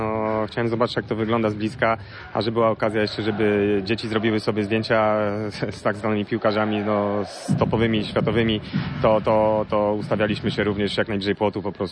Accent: Szczecin, West Pomeranian Voivodeship, Poland; no z Kamilem znamy się kupę lat, no jesteśmy ze Szczecina, jesteśmy przyjaciółmi

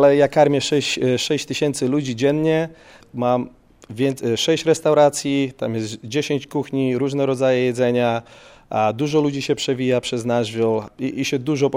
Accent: Gdynia, Pomeranian Voivodeship, Poland; Jestem z Gdyni, zawsze uwielbiałem słońce i plaże.

